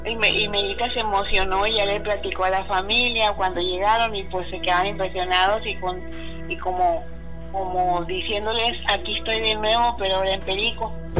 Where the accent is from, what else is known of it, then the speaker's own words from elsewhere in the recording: Mazatlán, Sinaloa, Mexico; Aquí saludándoles de mi tierra Mazatlán, Sinaloa.